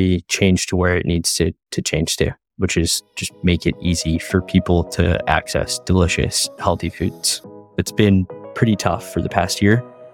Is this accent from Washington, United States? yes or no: no; New York, United States; So I'm from New York, Westchester, like about an hour north of the city. Italian American family, third generation. I'm 29 now.